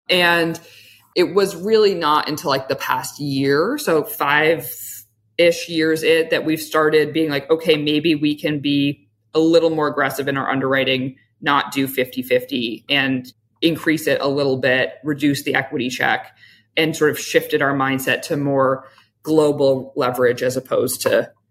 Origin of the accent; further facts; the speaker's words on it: Western Canada, Canada; I am from Western Canada